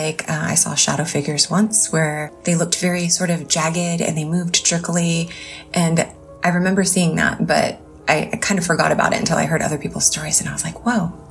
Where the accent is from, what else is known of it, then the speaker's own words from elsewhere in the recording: Orange, California, United States; now in Spokane, United States; I currently live in Spokane, Washington, but I grew up in Orange, California.